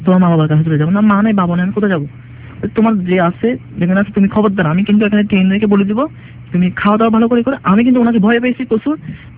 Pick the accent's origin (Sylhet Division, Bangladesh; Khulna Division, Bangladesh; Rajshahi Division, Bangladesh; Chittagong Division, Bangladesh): Chittagong Division, Bangladesh; Chittagong; আমি চট্টগ্রামের লোক